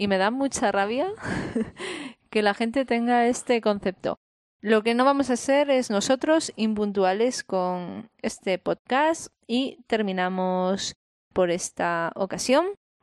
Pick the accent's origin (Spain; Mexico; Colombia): Spain; la gente dice que somos los españoles